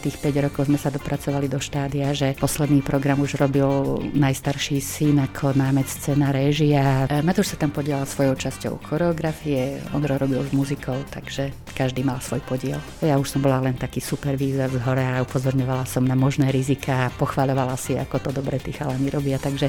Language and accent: Slovak; Michalovce, Košice Region, Slovakia; now in Banská Bystrica, Slovakia; pretože ja pochádzam z Michaloviec. Do Banskej Bystrice som sa privídala.